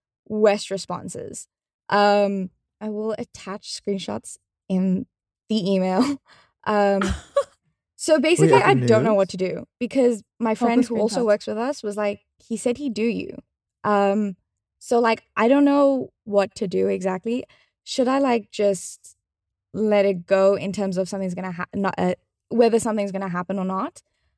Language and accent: English; South Africa; I'm from South Africa.